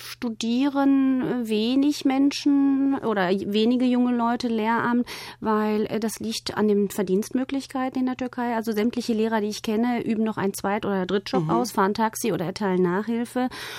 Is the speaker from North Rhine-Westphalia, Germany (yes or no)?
yes; Bochum, North Rhine-Westphalia, Germany; Wir sind in Bochum-Wattenscheid groß geworden und in einem Viertel, wo einfach der Migrantenanteil nicht so hoch war.